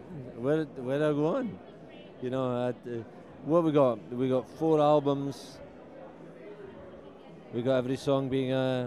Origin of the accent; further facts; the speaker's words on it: Forfar, Scotland, United Kingdom; I'm from Forfar, which is just north of civilization.